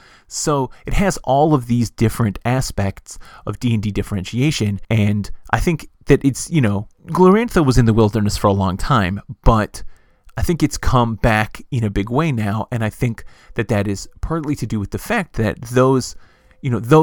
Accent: California, United States; You know, I'm from the Bay Area of Northern California, or at least that's where I grew up.

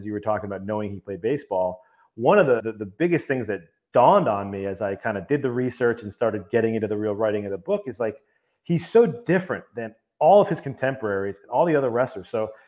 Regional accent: Boston, Massachusetts, United States; So I grew up in around Boston

